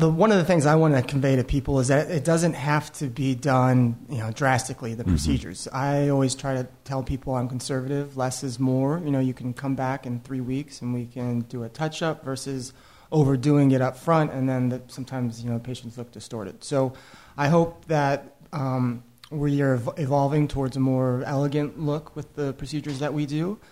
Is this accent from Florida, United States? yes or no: yes; Tampa, Florida, United States; now in Beverly Hills, United States; I'm originally from the Tampa Bay area, and I've always wanted to have a practice there as well.